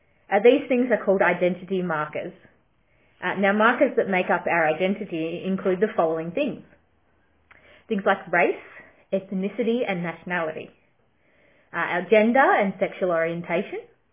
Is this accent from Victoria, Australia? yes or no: yes; Victoria, Australia; I'm not originally from Ballarat, but I have grown up living in country Victoria through most of my childhood.